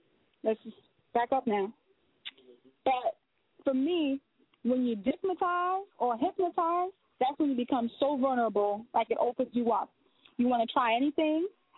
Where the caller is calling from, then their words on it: New Jersey, United States; I'm calling from New Jersey.